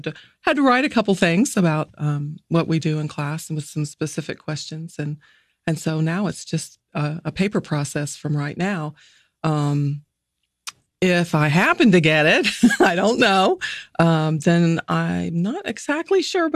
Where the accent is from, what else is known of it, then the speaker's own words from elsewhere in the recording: Urbana, Illinois, United States; born there; My dad was doing graduate work at the University of Illinois in Urbana when I came along. And so I was born there.